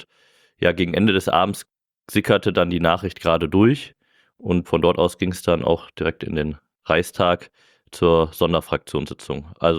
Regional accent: Marl, North Rhine-Westphalia, Germany; Aber Marl ist meine Heimatstadt.

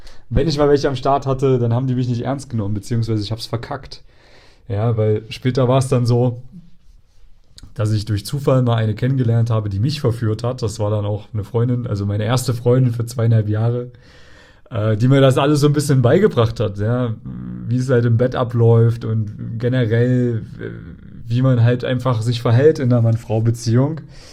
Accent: Thuringia, Germany; Erfurt ist praktisch eine der größten Städte, die in der Nähe von meiner Heimatstadt ist.

